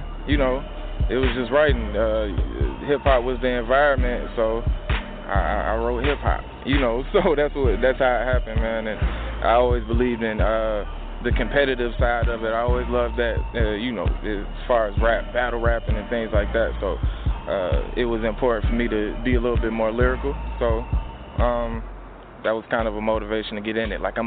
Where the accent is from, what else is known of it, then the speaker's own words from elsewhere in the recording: Stone Mountain, Georgia, United States; I'm from the east side, man. I'm from the east. I'm from Stone Mountain. I'm from Decatur, you know, that side of town.